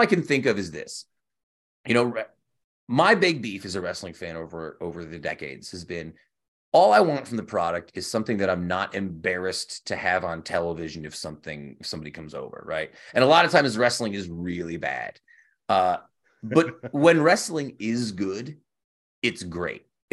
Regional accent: Utica, New York, United States; I don't think they would have let me say that I was from Utica.

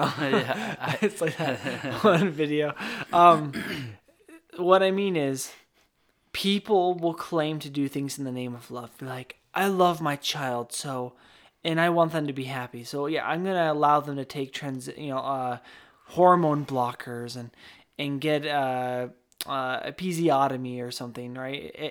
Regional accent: Wyoming, United States; someone that I know from my hometown, our hometown out in Wyoming.

